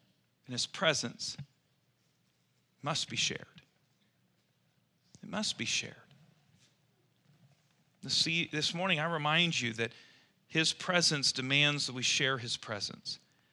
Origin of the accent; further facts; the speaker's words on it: Kansas, United States; I remember I grew up in Johnson County, Kansas, and they said, no more of that.